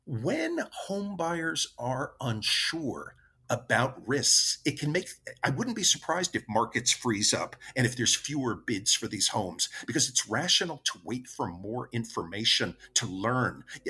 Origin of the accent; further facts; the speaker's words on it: New York City, New York, United States; I grew up in New York City.